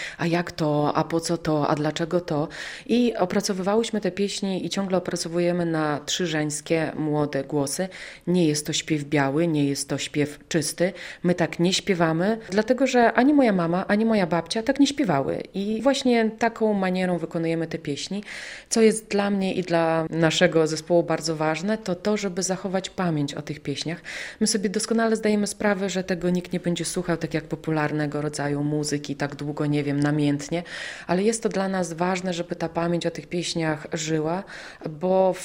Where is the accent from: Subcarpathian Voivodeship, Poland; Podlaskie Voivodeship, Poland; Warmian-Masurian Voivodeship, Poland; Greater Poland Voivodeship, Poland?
Podlaskie Voivodeship, Poland; jesteśmy z Podlasia. I zazwyczaj śpiewamy po białorusku, ale też znamy pieśni właśnie w języku ukraińskim, a także w języku rosyjskim